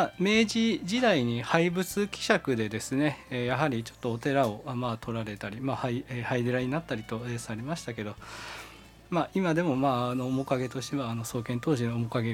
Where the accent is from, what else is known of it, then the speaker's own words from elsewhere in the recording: Aichi, Japan; now in Kyoto, Japan; 私はもともとその京都出身ではなくですね、愛知県の臨済宗明真寺派の、お寺の、次男坊と、いうことで、小さい頃からお寺で、過ごさせていただいて、